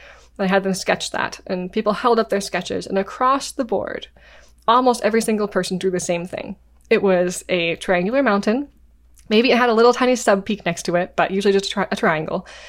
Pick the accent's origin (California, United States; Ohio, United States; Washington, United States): Washington, United States; And I'm from Washington. I live in the Pacific Northwest.